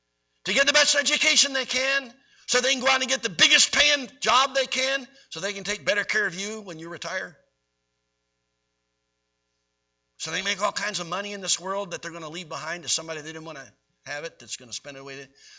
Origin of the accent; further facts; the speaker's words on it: Pennsylvania, United States; And remember, I grew up outside of Philadelphia, so all it took was a bounce or two of a basketball and everybody for three blocks around was there playing ball.